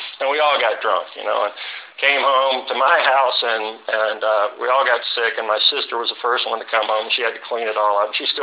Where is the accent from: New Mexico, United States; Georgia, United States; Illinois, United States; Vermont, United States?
Georgia, United States; East Point; also born or lived in Marietta; I was born in Georgia Baptist Hospital and then grew up in East Point, and then we moved up to Marietta.